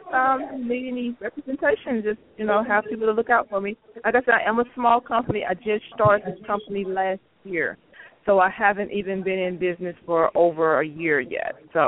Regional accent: Tennessee, United States; yes, Tennessee is my hometown, so I'm very familiar with that area.

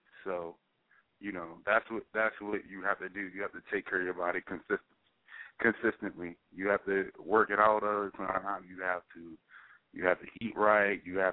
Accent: Harrisburg, Pennsylvania, United States; growing up close to, well, I'm from Harrisburg, so, you know, it's either you're an Eagles fan or a Pittsburgh fan.

